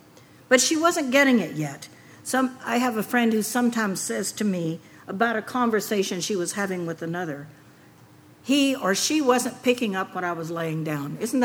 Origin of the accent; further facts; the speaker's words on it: the South, United States; I grew up in the South years and years ago because I'm an old lady. And there was segregation.